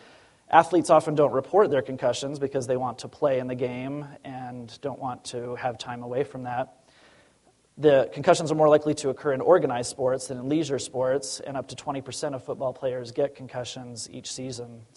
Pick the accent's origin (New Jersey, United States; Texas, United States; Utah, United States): Utah, United States; Orem; also born or lived in Salt Lake City; I'm originally from Salt Lake, grew up in Orem, went to medical school in upstate New York, Syracuse, New York.